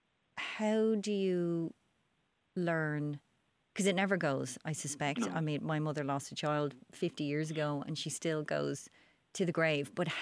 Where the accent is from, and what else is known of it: Ireland